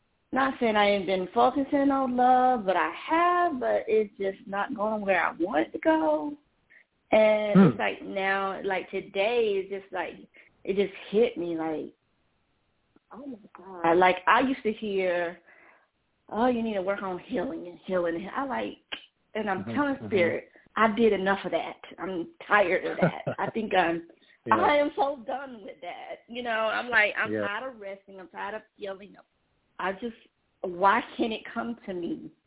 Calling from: Georgia, United States

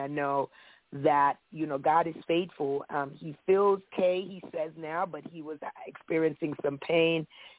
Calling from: Maryland, United States; I'm calling from the Maryland DMV area.

